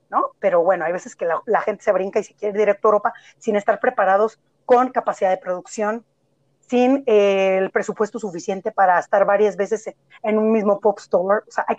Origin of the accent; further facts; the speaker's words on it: Mexico; soy mexicana y soy muy orgullosa de serlo